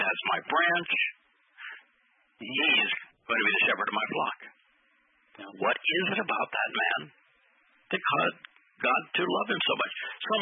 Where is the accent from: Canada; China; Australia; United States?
United States; I was very religious as a Christian. I was very patriotic as an American.